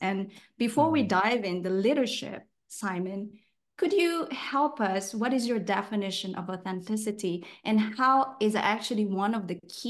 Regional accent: Philippines; I'm originally from Philippines

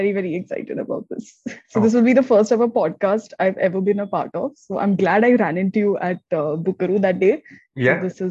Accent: Thane, Maharashtra, India; also born or lived in Hyderabad; I grew up in Thane. So I was born in Hyderabad, but then my father, he got transferred to Bombay in 94 for his job. So we've just lived in Thane since 94. So I've grown up here. My schooling was here.

